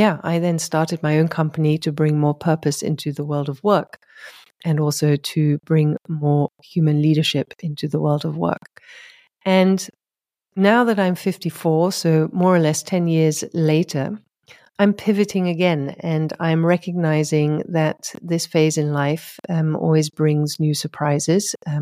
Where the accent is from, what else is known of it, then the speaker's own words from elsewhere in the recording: England, United Kingdom; I also have an international background and I grew up in England, 17 years. So I have always been in both languages